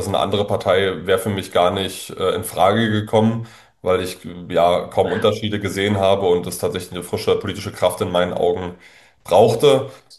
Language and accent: German; Brandenburg, Germany; Ja, ich komme aus Brandenburg, das haben Sie richtig gesagt.